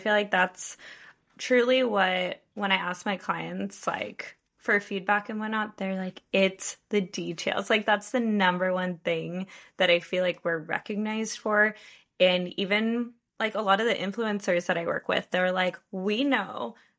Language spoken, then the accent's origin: English; Finland; I'm originally from Finland